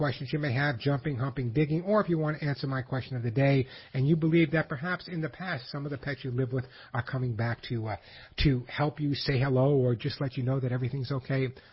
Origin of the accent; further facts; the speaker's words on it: New York, United States; I'm a New Yorker, Long Islander. You guys know that.